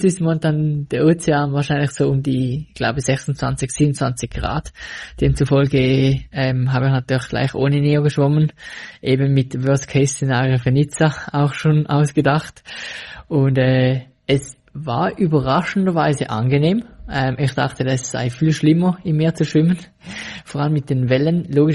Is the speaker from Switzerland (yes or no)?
yes; Switzerland; dass es ja eigentlich bei uns in der Schweiz jetzt einen sehr milden Sommer war